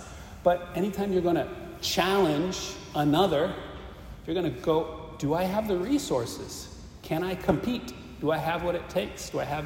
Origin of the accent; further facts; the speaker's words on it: Akron, Ohio, United States; I grew up in Ohio, in Akron, Ohio